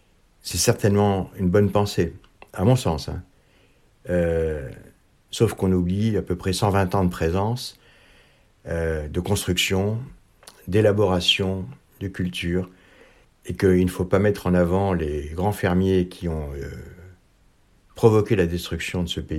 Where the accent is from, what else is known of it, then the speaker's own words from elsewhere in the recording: Algeria; Donc, moi, je suis pied-noir